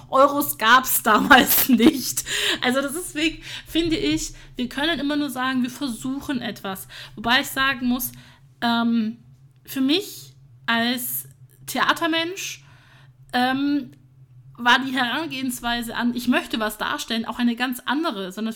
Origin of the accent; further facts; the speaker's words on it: Augsburg, Bavaria, Germany; Also ich komme übrigens aus Augsburg